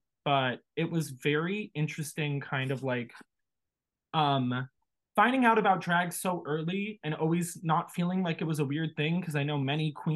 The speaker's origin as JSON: {"language": "English", "region": "New York", "country": "United States", "tie": "born or raised there", "said": "But yeah, growing up in New York was weird."}